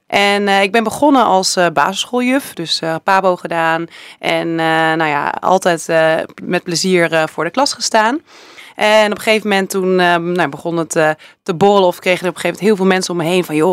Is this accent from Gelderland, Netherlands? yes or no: yes; Epe, Gelderland, Netherlands; Ik ben een geboren getogen Epenaar. Okay. Mijn ouders komen uit het Westen.